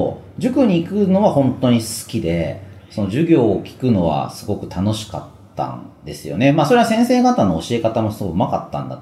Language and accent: Japanese; Narashino, Chiba, Japan; 僕出身は千葉県の習志野市ですけれども、それで受験をして東京の中学校に通うことになったんですけど、